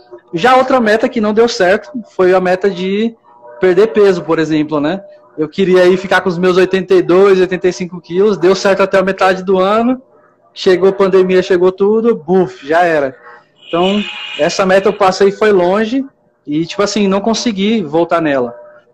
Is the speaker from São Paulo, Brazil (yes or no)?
yes; São Paulo, Brazil; eu sou natural daqui de São Paulo.